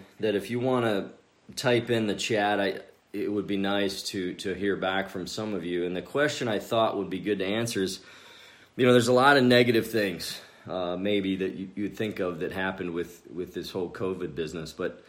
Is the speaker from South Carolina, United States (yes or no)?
no; Pennsylvania, United States; now in Iowa, United States; I consider myself an Iowan now because more than half of my life has been here. But I grew up in Pennsylvania, of all places. Harrisburg area, kind of like Des Moines. We were outside of the city. I grew up between Camp Hill and Gettysburg.